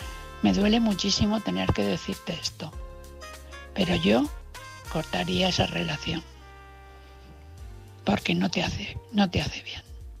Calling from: Valencia, Valencian Community, Spain; de Valencia.

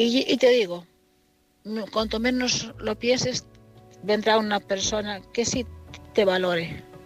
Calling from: Lugo, Galicia, Spain; Soy corresponsal de Lugo.

